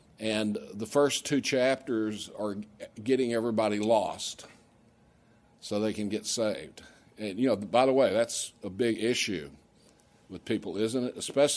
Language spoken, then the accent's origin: English; Austin, Texas, United States; also born or lived in Maryland; I grew up in Austin, Texas, and that's where Madeline Murray O'Hare moved from Maryland. I also went to high school in Maryland.